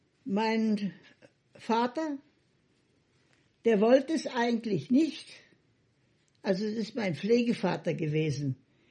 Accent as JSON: {"language": "German", "region": "Silesian Voivodeship", "country": "Poland", "lives_now": "Germany", "said": "wie es hier in Bayern der Brauch ist, mit Hochzeitsgeld. Bei uns in Schlesien war es anders."}